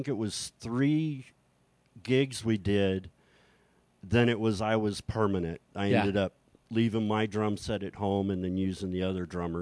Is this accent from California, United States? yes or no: yes; Whittier, California, United States; Grew up in California, Whittier, California.